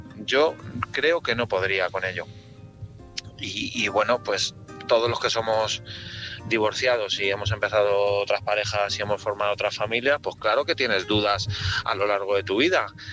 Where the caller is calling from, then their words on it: Madrid, Community of Madrid, Spain; de Madrid.